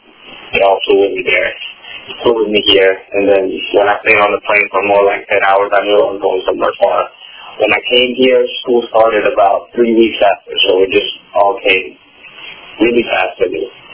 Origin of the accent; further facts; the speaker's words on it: San Francisco, California, United States; I grew up in San Francisco. I moved in Daly City in 03.